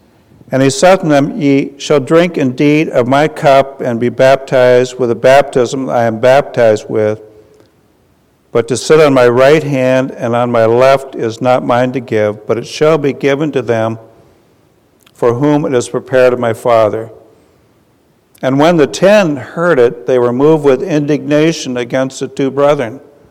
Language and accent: English; Willmar, Minnesota, United States; We are from Minnesota, and we're from Wilmer, Minnesota, which is the turkey capital of the world